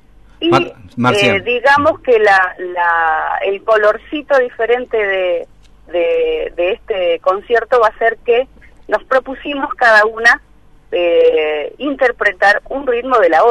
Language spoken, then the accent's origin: Spanish; Entre Ríos, Argentina; also born or lived in Buenos Aires Province; Yo sí soy bonaerense, pero desde muy chiquita me crié en Entre Ríos. Ya todos me dicen … ¿viste? Así que bueno, me considero muy muy felizmente de esta provincia